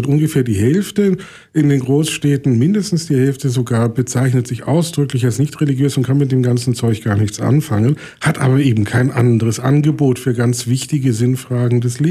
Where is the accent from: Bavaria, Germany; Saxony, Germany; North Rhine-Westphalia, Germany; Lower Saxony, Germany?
Bavaria, Germany; Nuremberg; Wir sind ja aus Nürnberg und von daher eher Franken als Bayern.